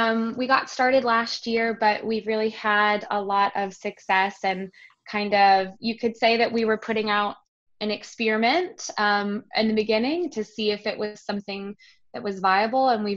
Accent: Pittsburgh, Pennsylvania, United States; So I was born and raised in Pittsburgh.

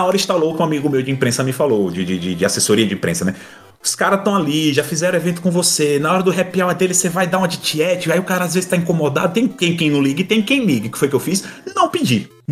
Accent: Brazil; Ele, você veio da onde? Eu do Brasil. Aí ele veio, olhou pra mim assim e fez, você veio de muito longe.

